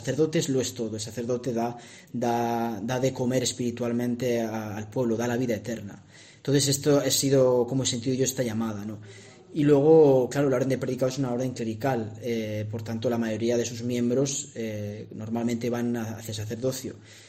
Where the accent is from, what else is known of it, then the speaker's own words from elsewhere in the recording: Bezdemarbán, Castile and León, Spain; also born or lived in Valladolid; mis padres viven en Valladolid y yo nací en Valladolid, pero mucha familia la tengo en Bezdemarván, y yo me he criado en Bezdemarván. Tenemos casa allí, la abuela es de allí, en fin, tengo también mucho sentimiento con Zamora